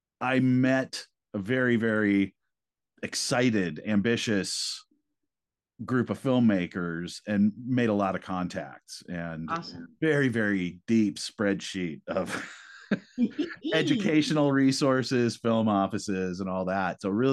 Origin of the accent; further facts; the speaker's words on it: California, United States; I grew up in the Bay Area, and San Francisco is one of my favorite cities in the whole world.